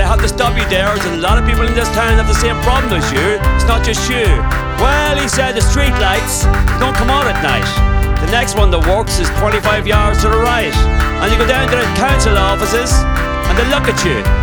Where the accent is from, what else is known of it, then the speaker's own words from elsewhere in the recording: Dundalk, County Louth, Ireland; He told me, lots of things I did not realize about my hometown.